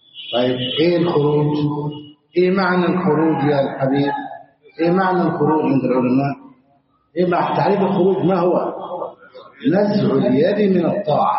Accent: Egypt; بلادنا مصر

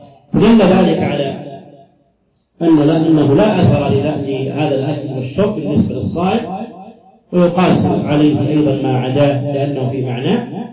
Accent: Saudi Arabia; عندنا في السعودية

